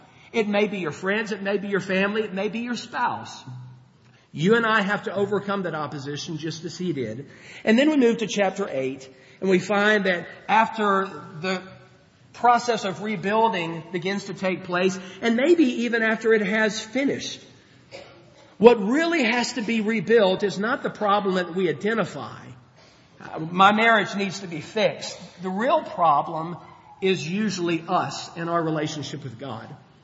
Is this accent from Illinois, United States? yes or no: no; Mississippi, United States; one of the preachers when I was growing up in my congregation that I grew up in Mississippi.